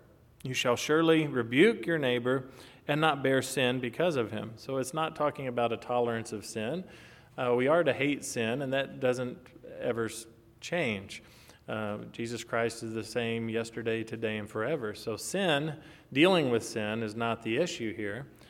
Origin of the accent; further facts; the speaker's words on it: Kentucky, United States; Now, I know you all know that I grew up in Kentucky, so it's just natural for Kentucky, you know, Kentuckians not to like Duke basketball players